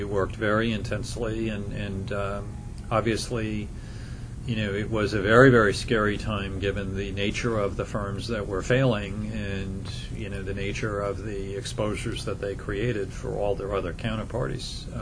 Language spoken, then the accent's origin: English; New York, United States; I am a native New Yorker. I was born here in New York and grew up in the environs of New York, and I have lived here the better part of my life.